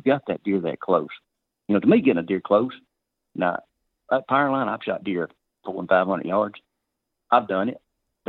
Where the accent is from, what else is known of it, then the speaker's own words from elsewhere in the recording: the South, United States; I grew up gun hunting in the South because our rifle season's in the South.